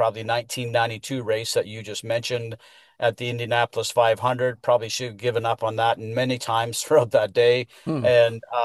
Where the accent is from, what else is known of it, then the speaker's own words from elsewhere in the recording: Toronto, Ontario, Canada; I lived it because I was born and raised in Toronto